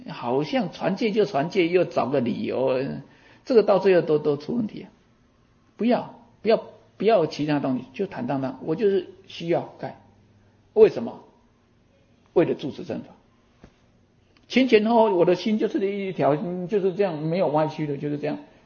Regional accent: Taiwan; 我们台湾人不是讲说哦，这个妇女怀孕的时候不要敲打

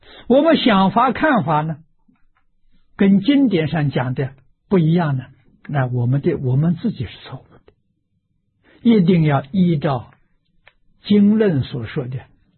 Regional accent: China; 你看我们中国人常讲啊，哎呀，某人成见很深

